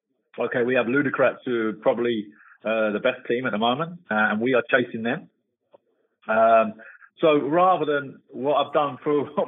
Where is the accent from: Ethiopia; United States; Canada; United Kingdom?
United Kingdom; England; I think as English people and as British people, we think we can't work abroad because of the language.